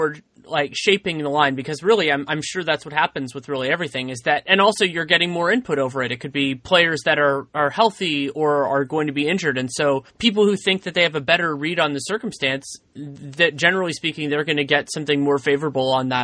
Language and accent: English; San Francisco, California, United States; Maybe that's growing up in San Francisco.